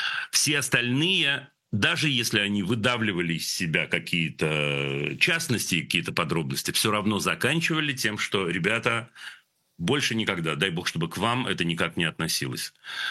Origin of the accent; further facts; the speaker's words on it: Saint Petersburg, Russia; И действительно, ну, видите, я из Ленинграда же.